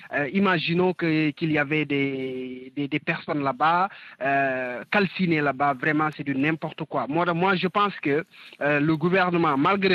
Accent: Senegal; nous sommes des patriotes, nous sommes des Sénégalais

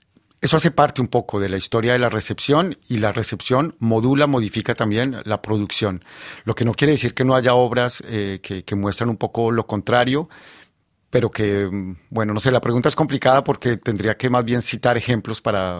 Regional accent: Bogotá, Colombia; yo crecí en Bogotá. No en Medellín, de hecho creo que no conozco Medellín, tal vez estuve una vez como de paso.

